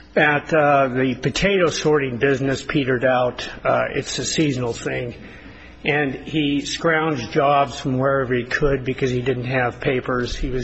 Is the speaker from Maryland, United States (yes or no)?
no; Reno, Nevada, United States; I'm from Reno, Nevada, and I represent the appellant.